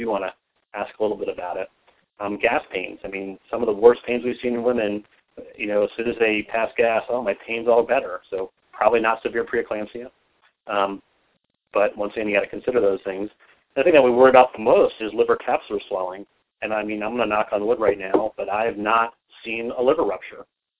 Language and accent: English; New York, United States; probably because I'm a New Yorker.